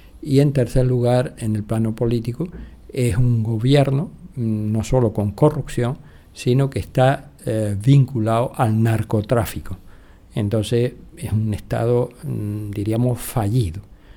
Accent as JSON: {"language": "Spanish", "region": "Canary Islands", "country": "Spain", "lives_now": "Seville, Spain", "said": "yo soy canario, pero llevo ya casi 50 años en Sevilla."}